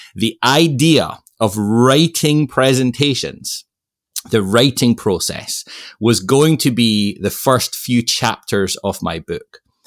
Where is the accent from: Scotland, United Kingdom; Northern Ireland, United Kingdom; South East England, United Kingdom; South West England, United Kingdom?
Scotland, United Kingdom; now in Ohio, United States; I was born and raised in Scotland, and I find myself now living in Ohio.